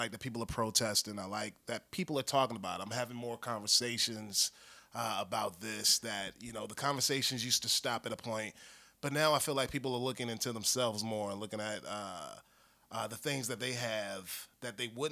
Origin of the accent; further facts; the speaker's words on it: Virginia, United States; I'm from Virginia where, like, the first slaves were brought. I've been on field trips to that as a kid.